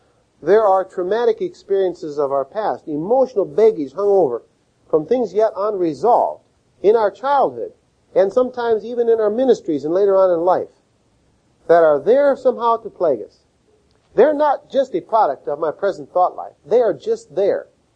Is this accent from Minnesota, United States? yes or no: yes; Minnesota, United States; I was born and raised in Minnesota.